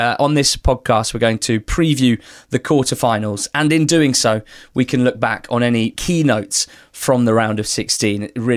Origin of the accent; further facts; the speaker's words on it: England, United Kingdom; Clearly, Tom, we are all English people